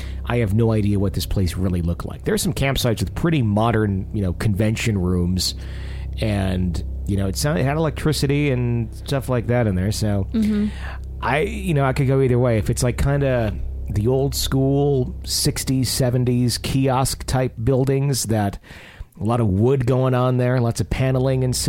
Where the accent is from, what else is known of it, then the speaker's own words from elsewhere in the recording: Texas, United States; We're from Texas, but we never really traveled, so this was exciting.